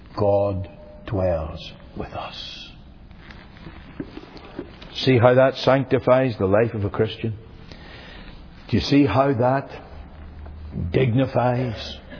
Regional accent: United Kingdom; You by this time all know that I'm British.

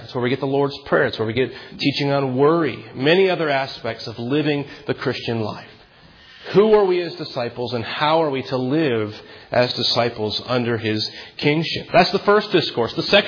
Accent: United States; As an American, I should know this stuff, shouldn't I?

